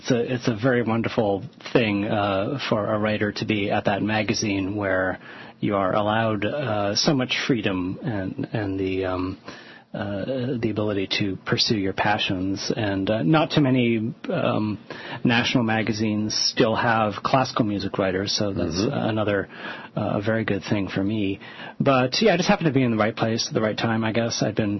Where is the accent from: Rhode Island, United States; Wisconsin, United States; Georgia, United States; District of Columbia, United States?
District of Columbia, United States; Washington; I grew up in Washington, mm-hmm.